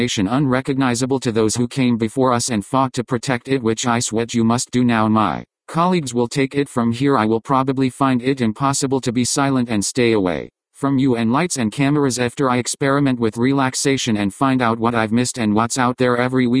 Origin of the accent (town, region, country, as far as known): San Bernardino, California, United States; born or raised there